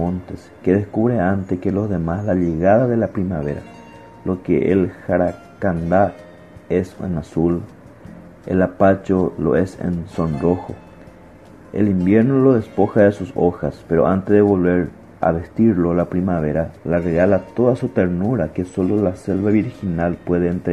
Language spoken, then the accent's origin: Spanish; Paraguay; Entonces, algo nosotros tenemos que hacer como paraguayos: tratar de valorar, de cuidar, de proteger todos estos elementos que forman parte de nuestro ser nacional, de nuestra identidad nacional.